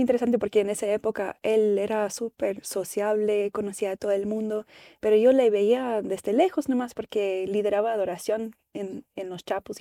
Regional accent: United States; Spanish is a second language; now in Ecuador; yo vengo de los Estados Unidos

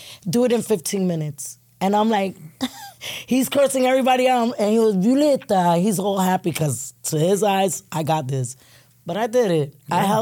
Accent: New York, United States; I'm like, it's all right. I'm from New York. Don't worry.

